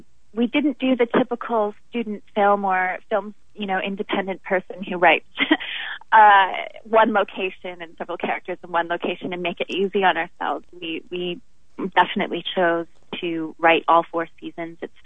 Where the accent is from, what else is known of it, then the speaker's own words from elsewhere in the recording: Toronto, Ontario, Canada; But yes, I am from Toronto